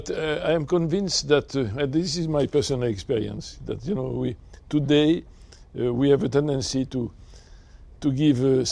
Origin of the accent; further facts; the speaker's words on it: France; English is a second language; I am French, and I know that already that a lot of people are speaking about the possibility for the Pope to go to France.